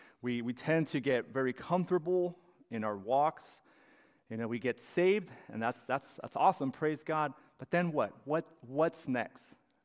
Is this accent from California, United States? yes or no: yes; Calexico, California, United States; also born or lived in Brawley, United States; So I was born in Brawley in 1984, but most of my life I lived in Calexico.